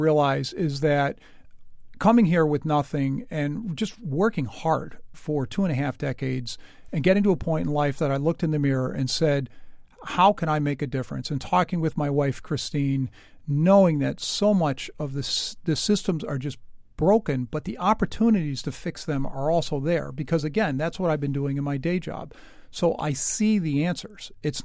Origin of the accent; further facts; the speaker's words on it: Boston, Massachusetts, United States; I, as a Bostonian, would love to have the Olympics in my backyard